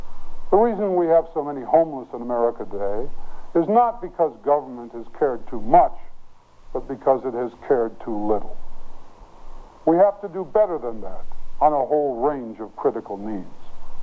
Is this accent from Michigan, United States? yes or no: no; Spokane, Washington, United States; One of my first jobs was as deputy prosecutor in my hometown of Spokane, Washington.